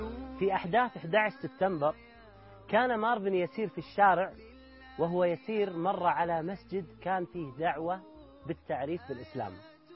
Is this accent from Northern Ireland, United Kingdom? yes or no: no; London, United Kingdom; I'm British and I live in London.